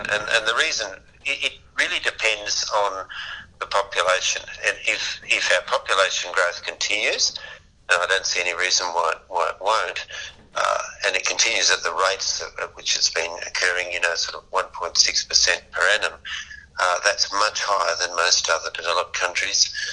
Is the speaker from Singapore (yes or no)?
no; Sydney, New South Wales, Australia; now in Melbourne, Australia; I grew up in Sydney, and so when I moved to Melbourne